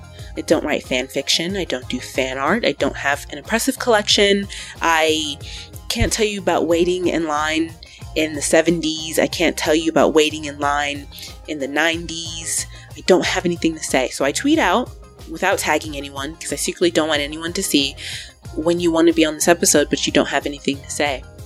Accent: Illinois, United States; Star Wars Celebration Chicago was announced, and I'm from Illinois, so I told myself, I'm going to save up and go.

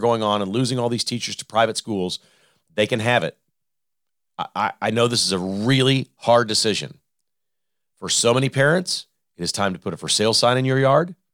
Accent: Kansas, United States; They will not teach kids today what they taught me growing up in the Shawnee-Mission School District.

